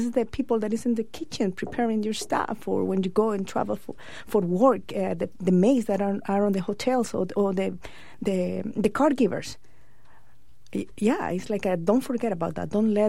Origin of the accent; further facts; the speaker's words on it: El Salvador; like I'm from El Salvadorian